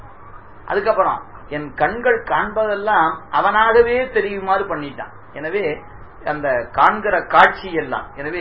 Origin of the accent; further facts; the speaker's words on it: Bhavani, Tamil Nadu, India; நாங்க பிறந்து வளர்ந்தது அப்படிங்கிற சூழல்லாம் பாத்தீங்கன்னா, நம்முடைய பவானில மேற்கு தெருவில் தான் எங்களுடைய பிறப்பு வளர்ப்பு